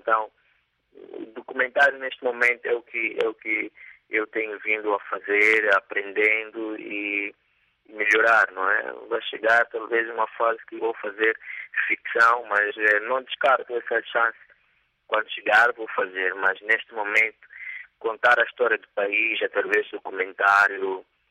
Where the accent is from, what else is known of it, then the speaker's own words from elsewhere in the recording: Mozambique; nós, como moçambicanos